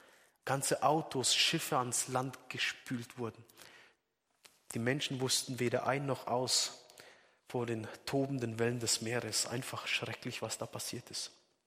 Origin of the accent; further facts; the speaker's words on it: Ansbach, Bavaria, Germany; Auch dort in meiner Heimatstadt der erste Selbstmordanschlag mit Sprengstoffeinsatz, wenige hundert Meter vom Haus meiner Eltern und wo ich gewohnt habe